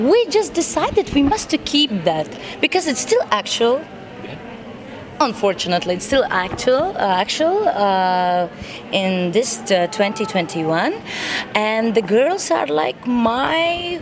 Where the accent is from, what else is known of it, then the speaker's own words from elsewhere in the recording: Latvia; English is a second language; Let's leave Cleopatra as Cleopatra is. … from Latvia.